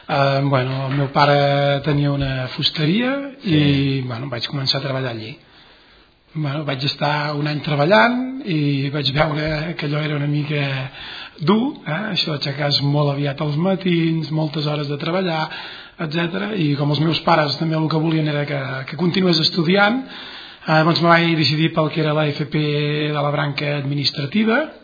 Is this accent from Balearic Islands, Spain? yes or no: no; Montblanc, Catalonia, Spain; Sí, vaig néixer a Montblanc l'any 1966.